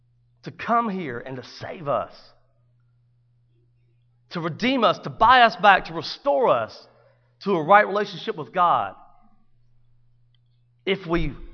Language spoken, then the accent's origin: English; United States; I don't need any help. I'm an American.